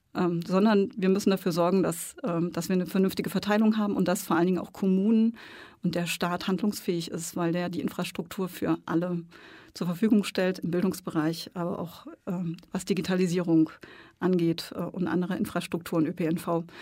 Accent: Saxony, Germany; die ich als Sozialdemokratin und gerade als Sächsin nicht mehr wirklich gut ertragen kann.

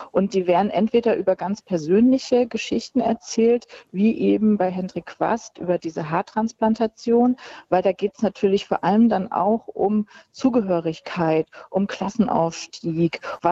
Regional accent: East Germany, Germany; dass wir uns damit nicht nur als Ostdeutsche und Ostdeutschland, sondern gesamtgesellschaftlich auch zusammen im Austausch mit Westdeutschland

